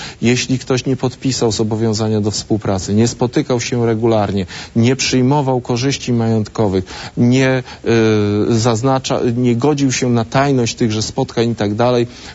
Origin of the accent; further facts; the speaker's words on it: Lublin, Lublin Voivodeship, Poland; Na przykład w Lublinie, gdzie mieszkam, skąd pochodzę i pracuję